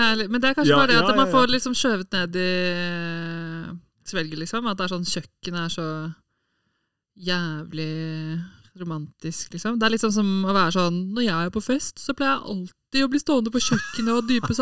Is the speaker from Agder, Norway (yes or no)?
no; Bergen, Vestland, Norway; jeg er fra Bergen, da. Vi hadde ikke spisestue, vi altså.